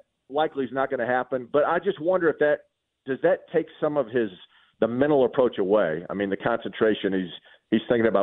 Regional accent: Florida, United States; now in Birmingham, United States; I grew up in the South, down in South Florida, but now I've been in Alabama, Birmingham for many, many years

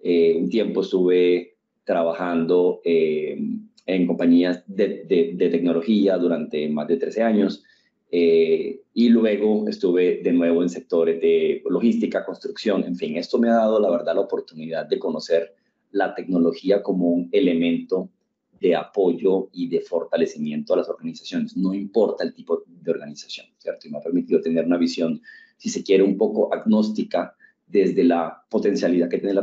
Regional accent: Colombia; el café sí lo tengo aquí al lado, como todo colombiano, no hay mejor manera de empezar el día.

